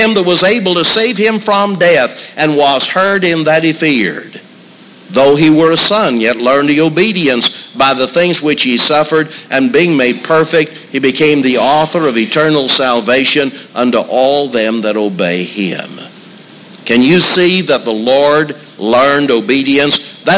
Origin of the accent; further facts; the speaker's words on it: New Martinsville, West Virginia, United States; I grew up in New Martinsville, West Virginia.